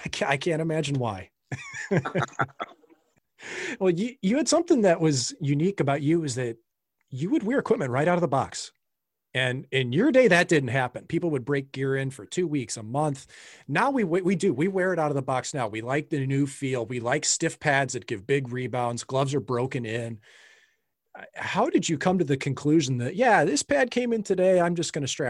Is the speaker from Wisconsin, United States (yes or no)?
no; St. Louis, Missouri, United States; until you were with the St. Louis Blues again, when in my hometown.